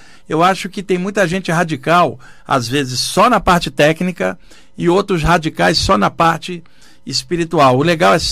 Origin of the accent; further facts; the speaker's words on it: Rio de Janeiro, Brazil; now in São Paulo, Brazil; Eu falo isso com tristeza, porque eu sou do Rio, mas São Paulo é o motor do país. Eu te falo como alguém que é carioca e mora em São Paulo.